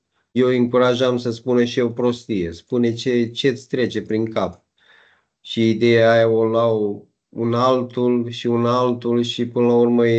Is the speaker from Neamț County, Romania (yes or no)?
yes; Piatra Neamț, Neamț County, Romania; moved away as an adult; now in Italy; sunt din Piatra Neamț, dar momentan locuiesc în Italia. Momentan, spun momentan, pentru că doresc să mă întorc în România.